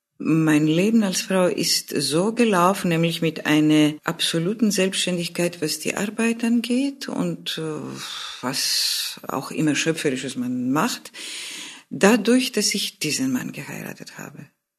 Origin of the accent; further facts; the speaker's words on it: Greece; first language Greek; German is a second language; Ich liebe meine griechische Sprache und ich liebe meine Heimat.